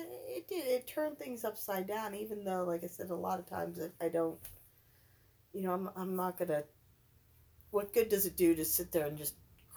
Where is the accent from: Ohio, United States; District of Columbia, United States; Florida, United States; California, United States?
Ohio, United States; Boardman; He's originally from Poland, Ohio, and I'm from Boardman.